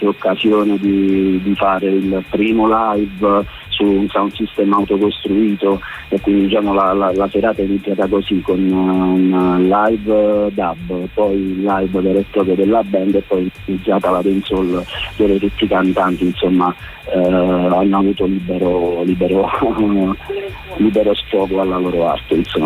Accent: Potenza, Basilicata, Italy; essendo nato e cresciuto qui a Potenza, appunto, sono proprio cresciuto molto spesso ballando

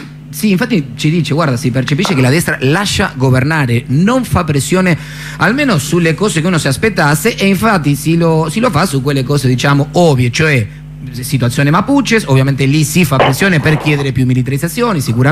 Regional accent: Argentina; Italian is a second language; now in Rome, Italy; da argentino a Roma

